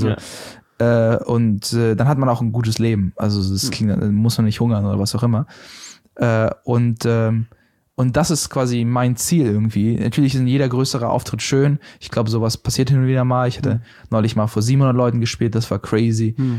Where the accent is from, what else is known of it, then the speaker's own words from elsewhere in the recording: Berlin, Germany; ich komme aus der Gegend, also Reinickendorf, also so Wedding Reinickendorf, so Franz-Neumann-Platz